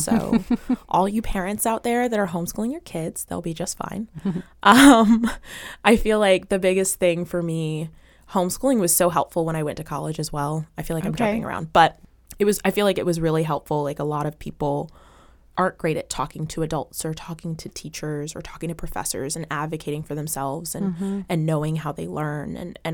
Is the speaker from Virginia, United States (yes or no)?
yes; Virginia Beach, Virginia, United States; I grew up in Virginia Beach, in the Kempsville area.